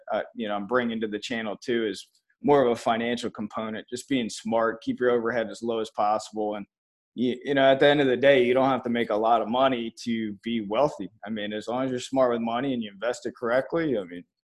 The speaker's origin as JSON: {"language": "English", "region": "New Jersey", "country": "United States", "moved": "as an adult", "lives_now": "Florida, United States", "said": "Originally New Jersey, and then moved to Florida when I graduated high school. I had to get out of the cold weather."}